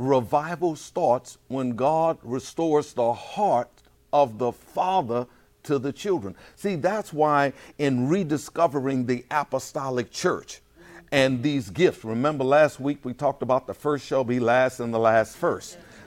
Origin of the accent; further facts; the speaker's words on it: New Orleans, Louisiana, United States; If you from Atlanta, don't get upset with me. I'm from New Orleans.